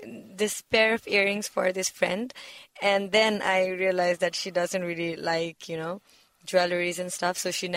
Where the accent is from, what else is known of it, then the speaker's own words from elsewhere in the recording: Nepal; I mean, I am from Nepal, and here too, in my country too